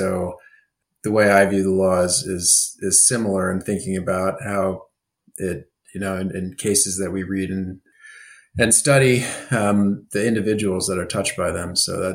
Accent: Kansas, United States; now in Washington, United States; I'm from Kansas. That moved to DC to work in politics.

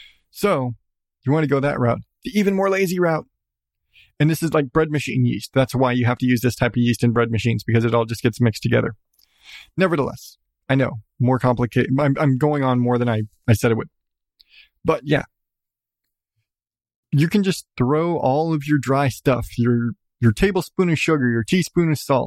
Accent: United States; I'm sorry, I'm American.

